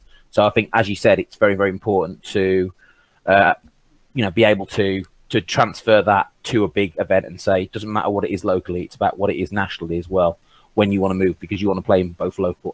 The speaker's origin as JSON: {"language": "English", "region": "Midlands", "country": "United Kingdom", "said": "I come from the Midlands"}